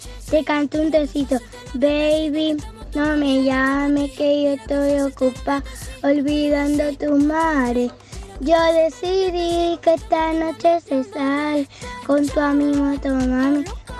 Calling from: Sabadell, Catalonia, Spain; voy a la escuela Pau Casals y tengo 7 años. Soy de Sabadell

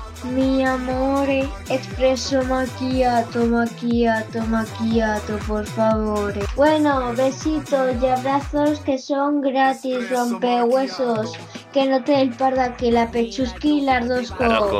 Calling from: Vinaròs, Valencian Community, Spain; de Vinaro.

